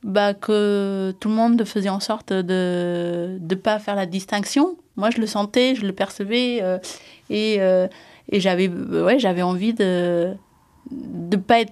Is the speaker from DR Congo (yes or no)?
no; Ethiopia; French is a second language; now in France; Parce que tout ce qui pouvait me rattacher de l'Éthiopie, fallait qu'il disparaisse.